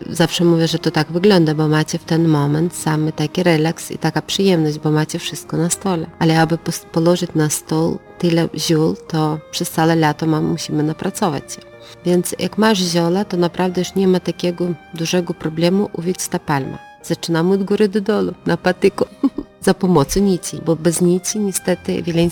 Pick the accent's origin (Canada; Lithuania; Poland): Lithuania; U nas na Litwie jest inna moda, jeżeli gdzieś wyjeżdżamy poza granicą, tam jest na kolory inna moda.